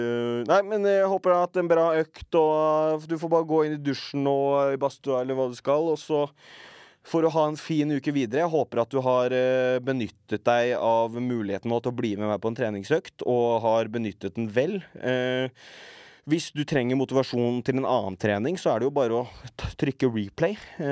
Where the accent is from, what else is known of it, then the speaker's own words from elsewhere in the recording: Kløfta, Akershus, Norway; ikke bare har du liksom Kløfta, der jeg vokste opp, men du har også Jessheim, og du har liksom Eidsvoll og du Lillestrøm jo en del av liksom Nedre Romerike.